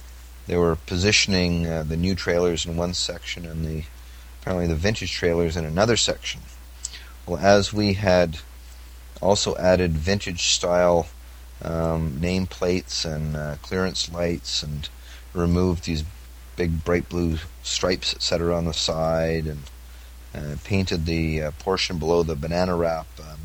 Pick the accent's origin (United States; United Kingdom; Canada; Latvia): Canada; Being Canadian, I've always been kidded from everybody about how cold it is in Canada.